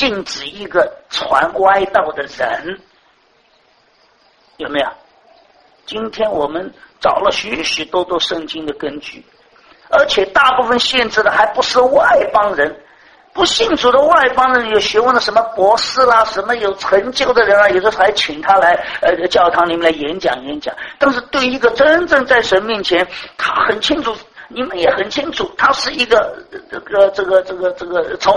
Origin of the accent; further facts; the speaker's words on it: China; 我们是中国人